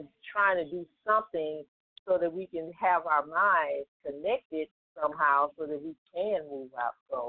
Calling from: St. Louis, Missouri, United States; I'm calling from St. Louis, Missouri.

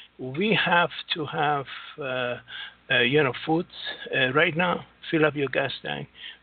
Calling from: Singapore; from Singapore right now.

